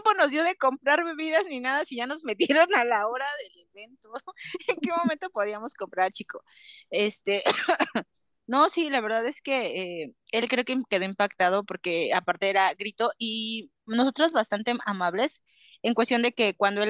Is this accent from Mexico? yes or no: yes; Mexico; ya sabrán cómo somos las mexicanas